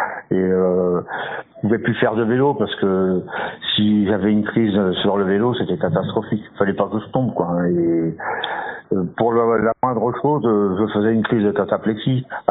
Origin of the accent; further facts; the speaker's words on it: Pays de la Loire, France; born there; je suis à la retraite, j'ai 62 ans. Je suis né à Saint-Germain-de-Coulles-la-Mer dans la Mayenne. Voilà. J'ai commencé à travailler dans la Mayenne, je suis venu en Sarthe, j'ai suivi ma compagne